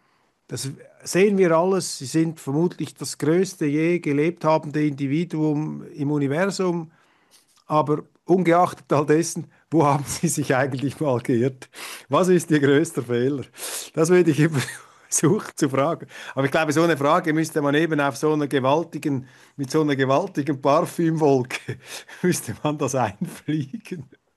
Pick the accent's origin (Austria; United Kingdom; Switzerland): Switzerland; Kloten, Zurich; ich komme aus Kloten